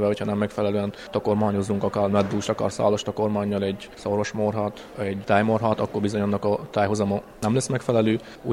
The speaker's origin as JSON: {"language": "Hungarian", "town": "Miercurea Ciuc", "region": "Harghita", "country": "Romania", "tie": "born or raised there", "said": "Csíkszeredában születtem 90-ben, 28 éves vagyok, és jelenleg is itt élek, mivel ezt a várost tartom otthonomnak, és itt is szeretnék maradni."}